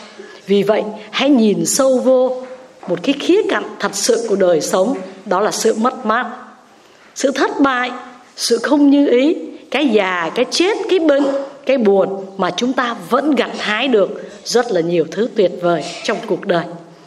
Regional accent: Southern Vietnam, Vietnam; Tại vì là ở trong miền Nam thì sao? Quê em hai mùa mưa nắng thôi.

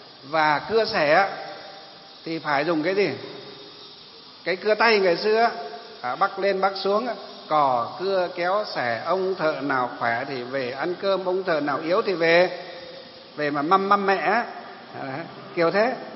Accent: Lương Sơn, Hòa Bình, Vietnam; khi tôi còn bé bé, ở quê hương của tôi ở trong Lương Sơn Hòa Bình ấy, dọc cái đường Hồ Chí Minh ấy

